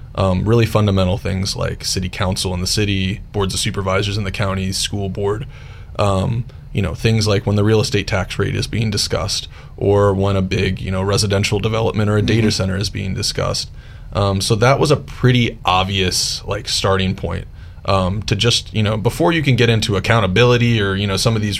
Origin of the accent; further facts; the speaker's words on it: Woodbridge, Virginia, United States; I'm a Nova kid, or like a Nova junior kid. I grew up in Woodridge, you know, it's like on the periphery of Nova.